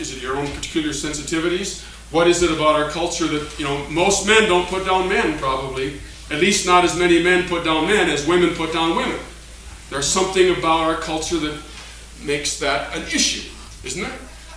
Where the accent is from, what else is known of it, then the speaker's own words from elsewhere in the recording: United States; I understand that my physical tastes are affected by the fact that I grew up in America and I like hamburgers better than poi.